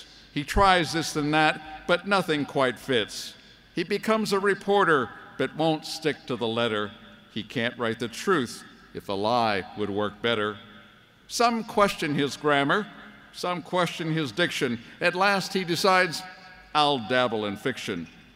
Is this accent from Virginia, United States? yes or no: no; Illinois, United States; As a schoolboy growing up in Illinois, my imagination was also captured by two giants in American history